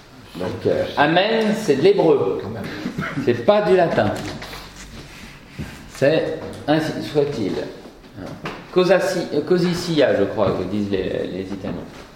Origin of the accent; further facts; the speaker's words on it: Paris, Île-de-France, France; born there; J'ai un nom du Sud, je suis né à Paris, mais c'est comme ça.